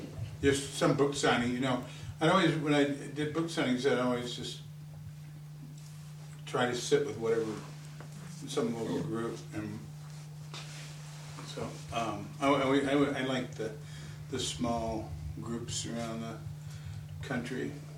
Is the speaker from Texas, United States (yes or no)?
yes; Fort Worth, Texas, United States; also born or lived in Santa Fe; I lived in Santa Fe with Clay and his mother. The summer of 92 to the summer of 93, and I come from Fort Worth, Texas, so there's so many old friends here